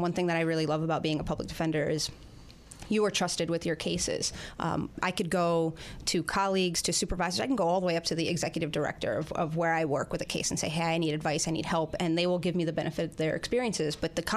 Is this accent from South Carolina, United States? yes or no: no; Queens, New York, United States; I grew up in Queens. I grew up in South Richmond Hill, Queens.